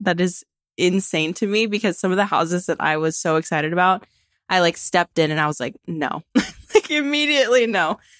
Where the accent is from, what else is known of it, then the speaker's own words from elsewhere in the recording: Tucson, Arizona, United States; So I'm from Tucson and I've always lived there. I always wanted to leave. I wanted to leave so bad, but I just never was able to.